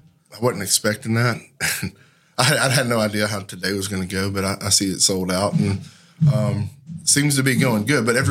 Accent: Nashville, Tennessee, United States; I'm more of a country guy, you know. So I grew up around Nashville and it was a great place to grow up.

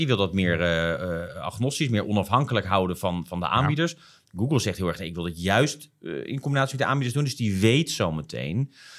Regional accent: Netherlands; wij ook als Nederlanders natuurlijk inmiddels gewoon helemaal bekend met online betalingen en alles doen.

